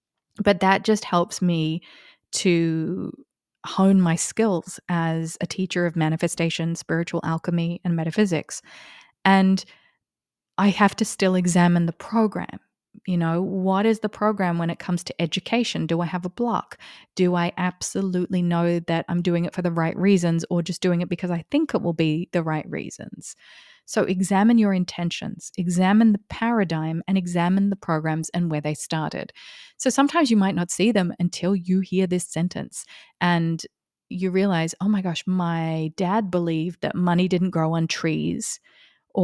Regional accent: Australia; moved away as an adult; now in United States; It's the year I moved to America from Australia

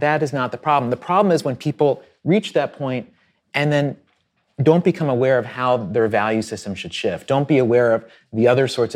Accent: Virginia, United States; But I grew up in Southwest Virginia on a farm

